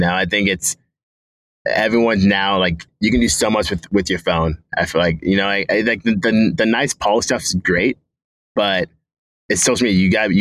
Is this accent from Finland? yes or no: no; Pacific Northwest, United States; Like, obviously, I grew up in the Pacific Northwest